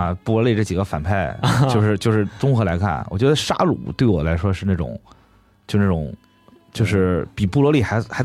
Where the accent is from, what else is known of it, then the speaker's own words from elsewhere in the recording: Leping, Jiangxi, China; 对，我老家乐平